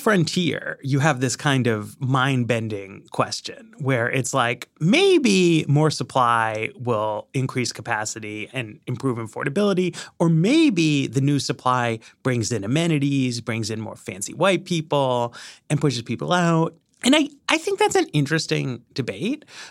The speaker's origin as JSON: {"language": "English", "region": "New York", "country": "United States", "tie": "born or raised there", "said": "And, you know, in my day, I grew up in New York, right?"}